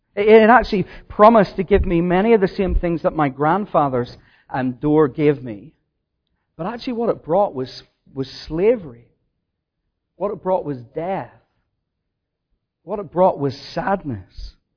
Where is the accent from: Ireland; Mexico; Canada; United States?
Ireland; When I think back about my time growing up in Ireland, there were two doors that I remember.